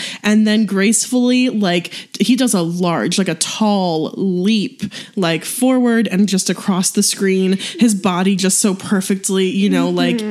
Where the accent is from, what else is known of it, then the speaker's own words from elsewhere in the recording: St. Louis, Missouri, United States; But I just know like where I grew up in St. Louis, like people jerked like regularly.